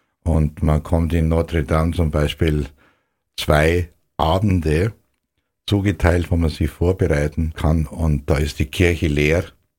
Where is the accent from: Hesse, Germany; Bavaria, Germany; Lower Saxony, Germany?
Bavaria, Germany; Dasing; Ich bin gebürtig aus Dasing bei Friedberg und war Ministrant.